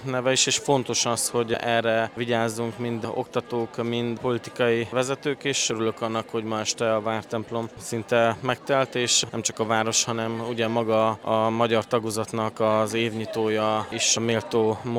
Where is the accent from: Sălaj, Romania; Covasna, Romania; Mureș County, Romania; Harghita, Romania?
Mureș County, Romania; Târgu Mureș; Örömmel tölt el engem Marosvásárhelyiként